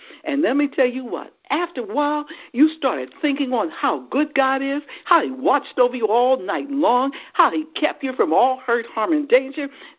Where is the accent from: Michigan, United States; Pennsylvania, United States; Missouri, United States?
Pennsylvania, United States; Philadelphia; I says, well, no, I'm from Philadelphia. And their response is, I thought so. I thought your accent sounded a little different.